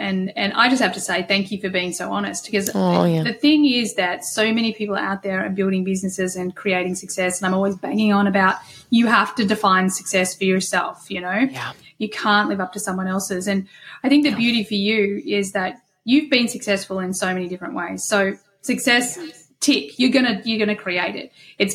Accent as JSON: {"language": "English", "country": "Australia", "accent": "Australian", "said": "Thank you for saying it's pretty, because I always hear my accent. I'm like, God, it's so"}